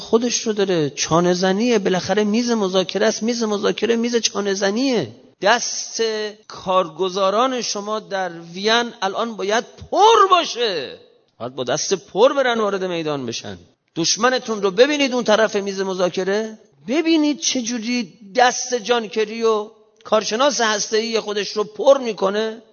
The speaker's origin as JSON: {"language": "Persian", "country": "Iran", "said": "ما ملت ایرانیم،"}